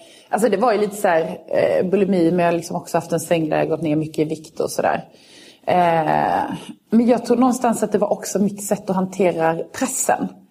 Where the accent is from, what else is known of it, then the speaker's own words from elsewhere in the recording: Karlshamn, Blekinge, Sweden; hemma i Karlshamn eller om det var ett